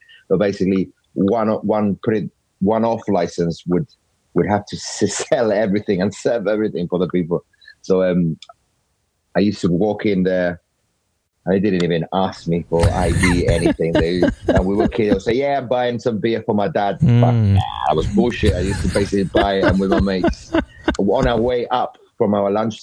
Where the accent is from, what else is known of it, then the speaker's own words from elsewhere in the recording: Gibraltar; moved away as an adult; I left, I think, when I was 20.